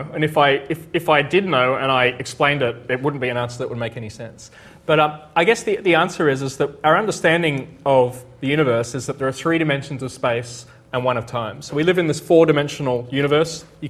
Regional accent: Sydney, New South Wales, Australia; I was born and bred in Sydney, and often wonder what my hometown might have looked like in those earliest days.

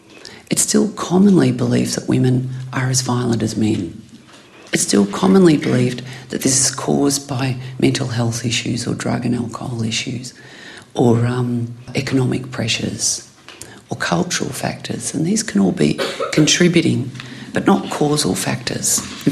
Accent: Australia; as an Australian, I'm so proud of so many aspects of our society

